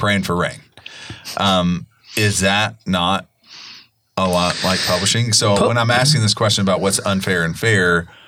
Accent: Kentucky, United States; I'm also from Kentucky, so forgive me for the horse references.

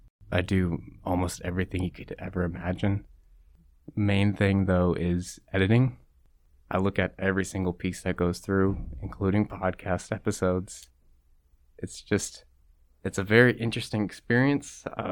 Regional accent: Chicago, Illinois, United States; also born or lived in Las Vegas; Where I'm from is kind of a difficult question because I was born in Las Vegas, but I kind of grew up in Chicago and then settled here for the last few years.

